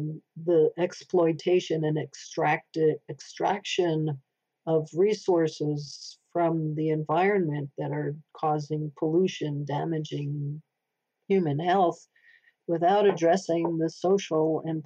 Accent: Vermont, United States; And I come from Vermont, in which the dairy industry has been a bedrock of our state, economy for many decades, probably 200 years.

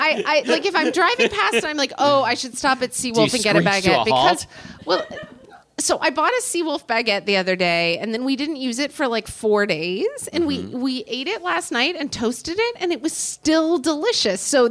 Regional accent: Oklahoma, United States; I grew up in Oklahoma.

